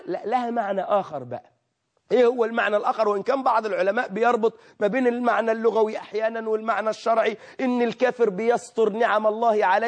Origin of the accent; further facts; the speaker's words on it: Egypt; عندنا في مصر الشيء اللي بتضعه المرأة في شعرها لتمسك شعرها بيقال عندنا بنسة